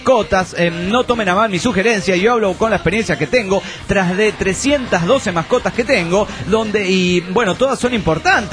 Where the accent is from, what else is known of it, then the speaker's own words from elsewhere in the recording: Misiones, Argentina; Hola, soy el gringo de Misiones Argentina.